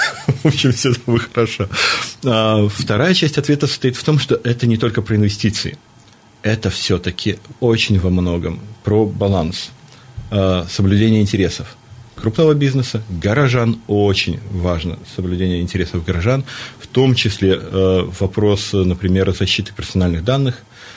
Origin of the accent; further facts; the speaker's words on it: Belarus; с гордостью говорю, что я из Беларуси.